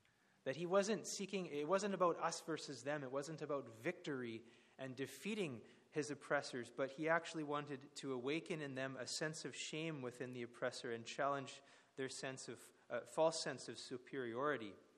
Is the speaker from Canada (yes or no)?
yes; Canada; I didn't really learn all that much about the details of the insides of American history growing up in Canada, but my wife's American